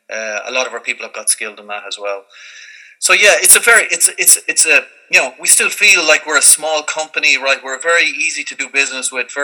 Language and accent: English; Leinster, Ireland; now in Glasson, Ireland; I'm originally from North Longford, married with two teenage daughters living here in Glasson outside of Athlone.